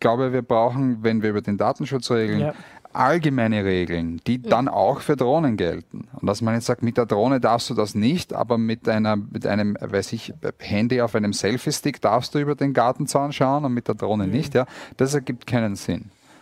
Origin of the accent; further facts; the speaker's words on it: Austria; Also ich bin in Österreich aufgewachsen, wenn ihr hört